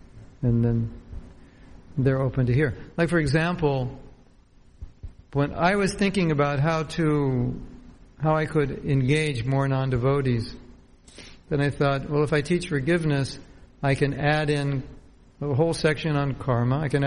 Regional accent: United States; we're American grihastas trying to, you know, pay our bills.

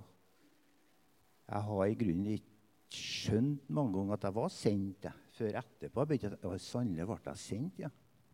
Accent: Melhus, Trøndelag, Norway; Jeg har en sånn urinnvåner, jeg har bodd I Melhus hele livet, så jeg vokste opp på Gimseteigen, her. Rett oppe med tunnelen her oppe, Gimseflata. Der vokste jeg opp på et lite småbruk. Mor og far var kristen.

